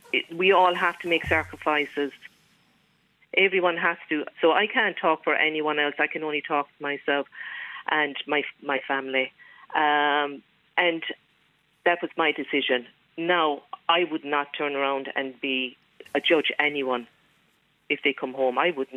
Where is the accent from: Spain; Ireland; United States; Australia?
Ireland; We've survived the famine. We've survived plenty of things. We're Irish.